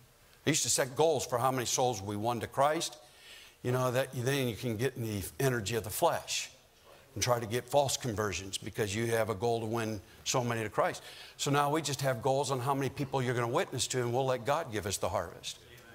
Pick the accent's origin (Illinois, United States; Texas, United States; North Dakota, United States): Illinois, United States; Chicago; from the South Side of Chicago.